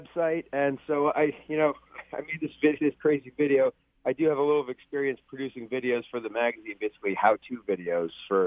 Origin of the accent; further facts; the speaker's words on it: New York, United States; I was originally from New York, and that's where we